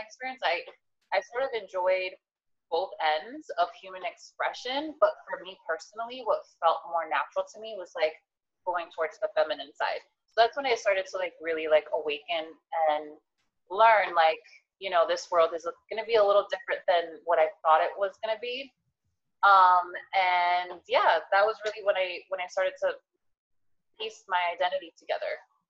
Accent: New Jersey, United States; also born or lived in Paterson; I was born in Patterson, which is sort of like middle to low income community. My mom moved us to Bergen County, which was more like middle upper class. So I had like those two worlds.

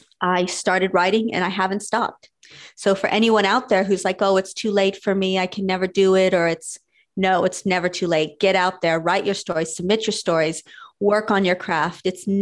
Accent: United States; being Mexican American, you grow up with a lot of folklore and a lot of tales.

